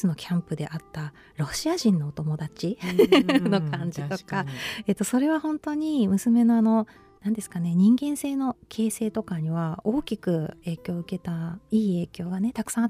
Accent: Tokyo, Japan; もう普通にもう東京の話した町生まれ育ちでして、うん、両親ともに日本人で英語全く話せないので、うん、もう全然喋れないで18歳まで全く喋れないで生きてきました。

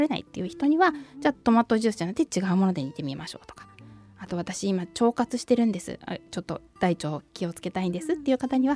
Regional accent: Ota, Tokyo, Japan; born there; also born or lived in Setagaya; 私生まれは隣の大田区なんですけど、住んでもう30年くらいなので。

